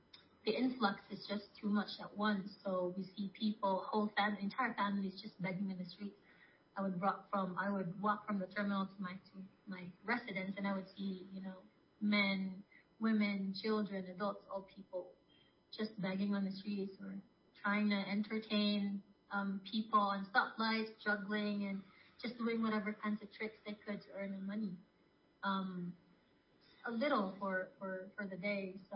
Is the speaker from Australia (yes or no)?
no; Philippines; moved away as an adult; now in Ecuador; Growing up in the Philippines, hearing about this news, and now I'm currently in Ecuador